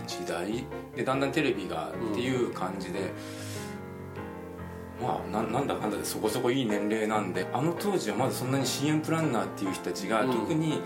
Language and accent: Japanese; Fukuoka, Japan; あ、最初は地元福岡の代理店ですね。